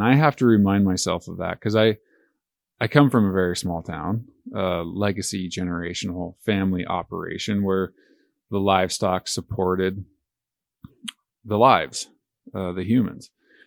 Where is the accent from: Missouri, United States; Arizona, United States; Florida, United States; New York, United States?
Florida, United States; The culture around me, my hometown in Florida is changing. It doesn't look the same.